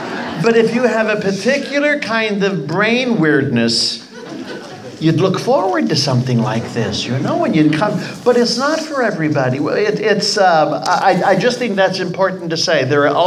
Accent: San Jose, California, United States; I grew up in San Jose, California. I remember orchards.

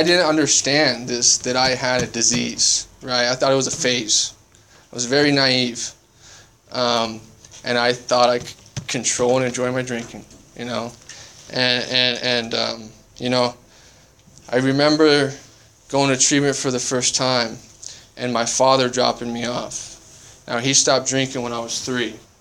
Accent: Omaha, Nebraska, United States; moved away as an adult; I was homeless in Omaha. That's where I'm from. I grew up in the Midwest, and I didn't have anywhere to go.

